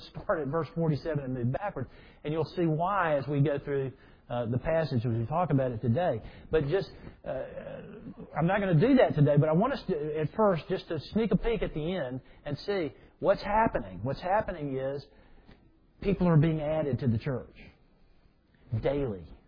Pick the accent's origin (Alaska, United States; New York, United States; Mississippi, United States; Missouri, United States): Mississippi, United States; But we grew up hunting in Mississippi, and many of you have hunted.